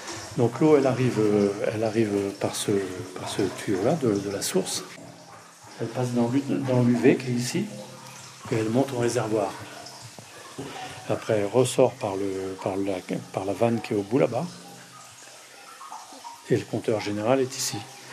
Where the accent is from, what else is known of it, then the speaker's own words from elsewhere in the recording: Caen, Normandy, France; born there; Moi, je ne suis pas né ici. Je suis né en Normandie. Je suis né à Caen. Et je suis dans le territoire depuis 1982.